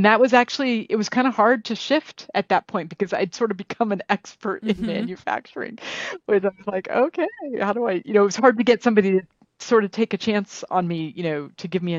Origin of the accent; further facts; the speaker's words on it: Ohio, United States; now in Chicago, United States; So I grew up in Northeastern Ohio, but I've lived in Chicago in the city proper for more than half my life.